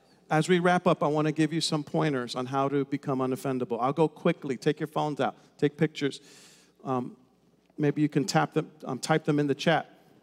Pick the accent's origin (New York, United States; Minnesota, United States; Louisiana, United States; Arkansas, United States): New York, United States; New York City; And I grew up in New York City. We weren't taught that.